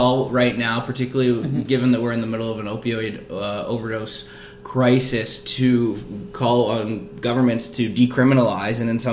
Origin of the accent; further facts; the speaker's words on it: Canada; And as a Canadian, I'm really ashamed by this decision.